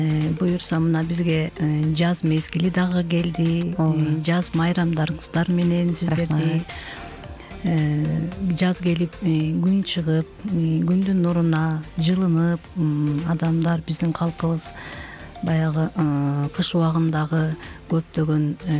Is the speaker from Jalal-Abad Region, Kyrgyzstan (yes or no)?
no; Karakol, Issyk-Kul Region, Kyrgyzstan; Анан кийин жумуштарга байланыштуу кайра Каракол шаарыма, өзүмдүн мекениме барып